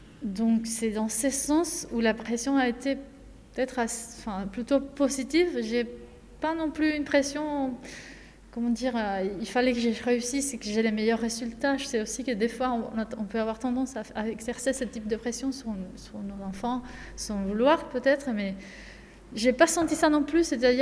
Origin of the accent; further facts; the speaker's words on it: Cuba; French is a second language; moved away as an adult; now in France; je viens de Cuba, donc j'ai fait mes études de lycée et l'université au début à Cuba. Et j'ai continué avec un master ici en France. Donc, je suis venue en France pour le master à l'École Polytechnique.